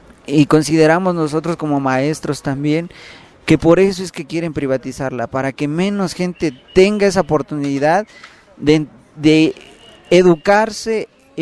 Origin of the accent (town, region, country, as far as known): Mexico